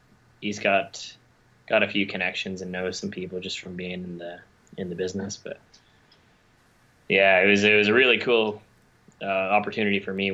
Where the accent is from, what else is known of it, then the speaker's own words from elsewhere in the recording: Goderich, Ontario, Canada; But for me, because I'm from Goderich, so I would just drive back and forth.